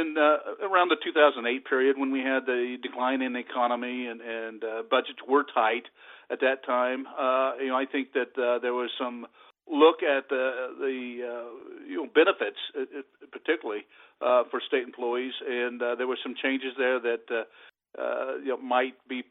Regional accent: Cosby, Missouri, United States; Well, I am from Cosby, Missouri. Grew up there on a six-generation farm.

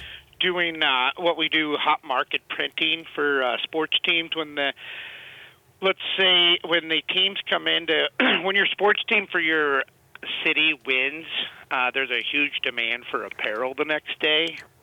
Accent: Webster Groves, Missouri, United States; Yeah, I'm from St. Louis, from Webster Groves.

